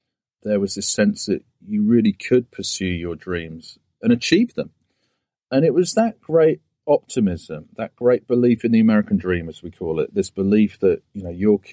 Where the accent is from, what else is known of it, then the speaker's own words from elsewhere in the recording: Bristol, South West England, United Kingdom; the skyscrapers were sort of double the height of anything I'd seen in my hometown of Bristol.